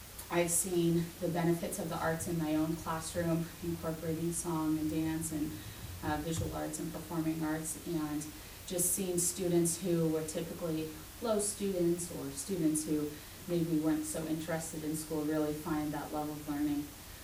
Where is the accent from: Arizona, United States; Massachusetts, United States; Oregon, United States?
Arizona, United States; Phoenix; I grew up in Phoenix in a performing arts background at a dance studio, along with my two sisters